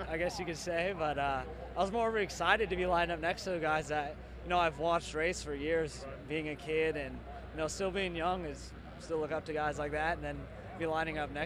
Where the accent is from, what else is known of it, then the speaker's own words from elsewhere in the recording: Riverside, California, United States; Riverside, California.